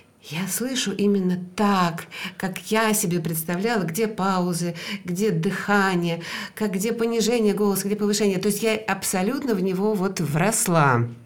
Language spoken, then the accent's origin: Russian; Voronezh, Voronezh Oblast, Russia; born there; Я родилась в Воронеже. Как вы думаете, кто я такая? Воронежка, между прочим.